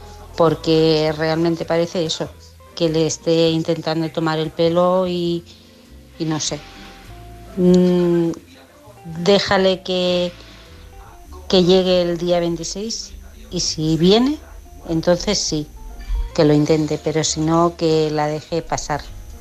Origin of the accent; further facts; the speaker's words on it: La Torre de Claramunt, Catalonia, Spain; de Barcelona. Bueno, de un pueblecito que es la Torre de Claramunt.